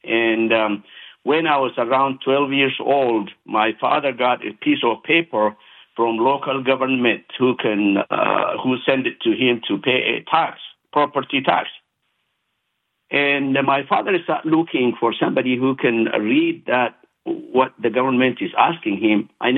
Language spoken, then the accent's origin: English; Ethiopia; English is a second language; I'm from Ethiopia. I was born in the remote part of Ethiopia and grew up. And I am the 10th and the last child.